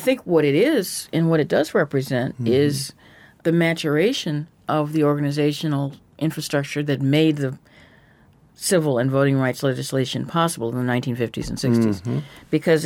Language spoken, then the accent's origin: English; Washington, District of Columbia, United States; And I grew up in Washington, D.C., and my mother did as well